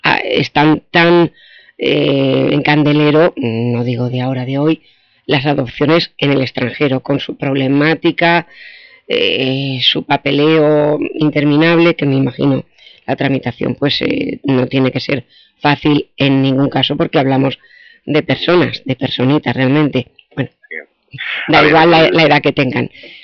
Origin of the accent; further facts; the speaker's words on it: Novelda, Valencian Community, Spain; Yo soy de Novelda, pero vienen de Alicante, vienen de Elche